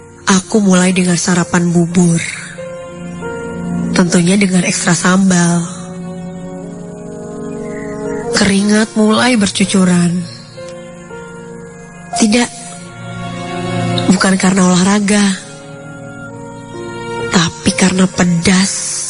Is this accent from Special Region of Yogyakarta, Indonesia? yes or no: yes; Yogyakarta, Special Region of Yogyakarta, Indonesia; now in Bandung, Indonesia; Aku juga seorang pendatang di kota ini. Asalku dari Yogyakarta.